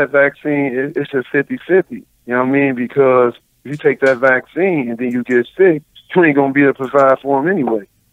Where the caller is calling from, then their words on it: New York City, New York, United States; I'm in Amsterdam Projects on 62nd and 10th Avenue.